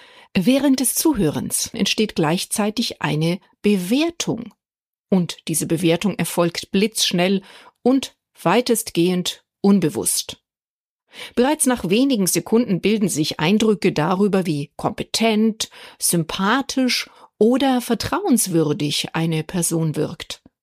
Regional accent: Bavaria, Germany; accent: Bavarian; meine bayerische Mundart ist da auch dabei.

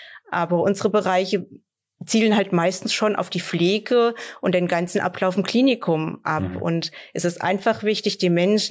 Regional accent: Lütter, Hesse, Germany; born or raised there; also born or lived in Fulda

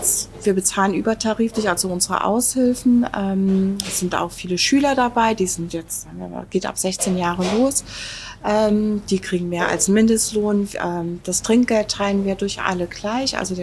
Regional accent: Rhineland-Palatinate, Germany; accent: Palatine; bei mir geht ja manchmal auch noch mein pfälzisches Dialekt durch.

